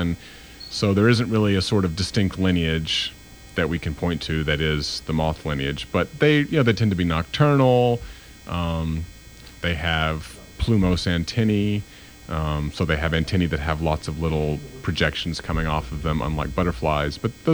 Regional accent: the South, United States; I grew up in the South, and people refer to cicadas as locusts there.

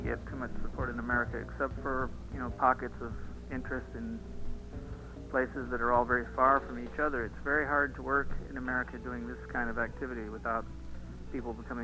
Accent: Illinois, United States; born there; also born or lived in Michigan; I was born in Illinois, and I came here from Michigan.

